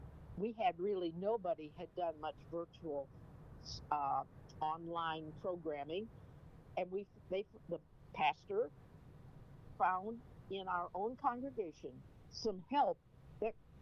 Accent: Portland, Oregon, United States; born there; I was born in Portland, Oregon, and my dad worked for the federal government, and we moved every 2 to 4 weeks.

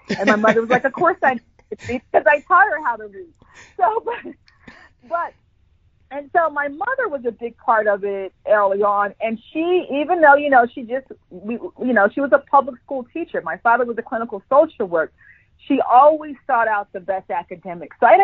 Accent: Philadelphia, Pennsylvania, United States; grew up and spent my formative years in Philadelphia. And so part of who I am, who shaped me, was growing up in Philadelphia in that era.

